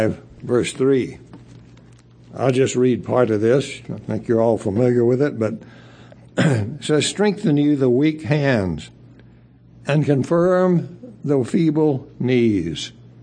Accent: Houston, Texas, United States; I grew up in Houston, Texas, which is the humidity capital of the world, as far as I'm concerned.

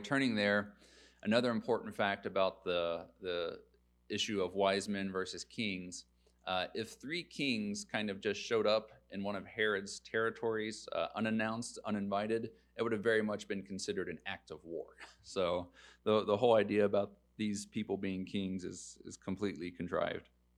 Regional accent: New Richmond, Ohio, United States; It was like the little town that I grew up in New Richmond.

